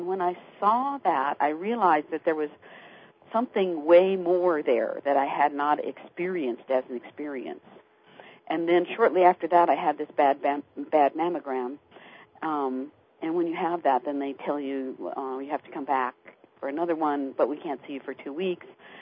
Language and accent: English; Los Angeles, California, United States; I'm originally from Los Angeles, and I was in the entertainment industry there.